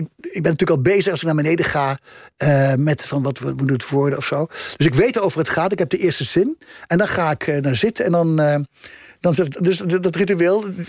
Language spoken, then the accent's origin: Dutch; Gelderland, Netherlands; born there; moved away; Ja, die krant van mijn geboortestreek. Ja, ik ben al heel lang niet meer daar